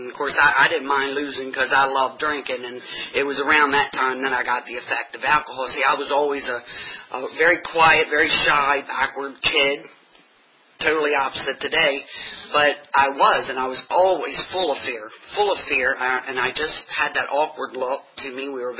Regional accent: Baltimore, Maryland, United States; And I was born and raised in South Baltimore in Maryland. Raised in an alcoholic home.

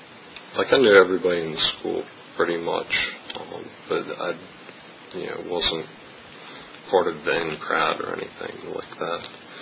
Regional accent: Florida, United States; I grew up mainly in Florida.

